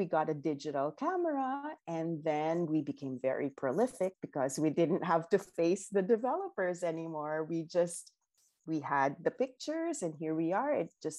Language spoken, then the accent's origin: English; Philippines; now in United States; I came from the Philippines where, you know, the guys are jealous.